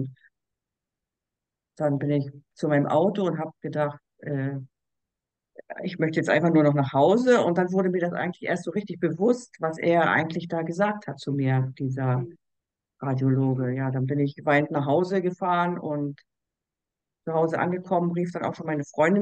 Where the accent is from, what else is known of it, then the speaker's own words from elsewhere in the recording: Schleswig-Holstein, Germany; Ich komme ja aus dem Schleswig-Holstein und hier in Wedel, ein paar Kilometer weiter, haben wir eine Onkologie gehabt.